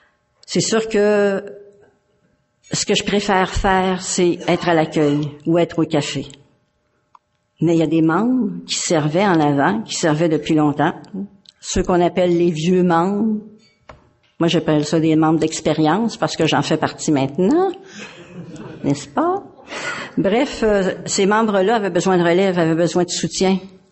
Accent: Quebec, Canada; Moi, je viens de la région de Montréal, je suis pas de Montréal même.

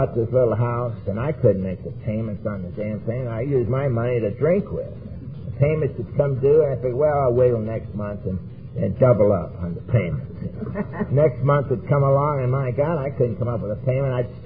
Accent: Palmdale, California, United States; also born or lived in Marina Del Rey / Torrance / Hermosa Beach; And I'm from Palmdale, California, and I'm from Marina Del Rey, California. I'm from Torrance and Hermosa Beach and a lot of other places.

